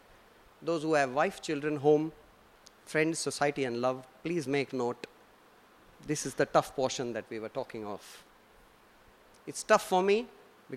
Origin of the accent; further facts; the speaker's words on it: Rajasthan, India; You know, we are from Rajasthan, we are Marwadis.